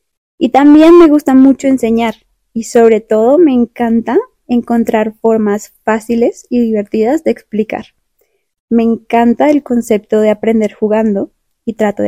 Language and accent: Spanish; Colombia; el español de Colombia, que es de donde soy.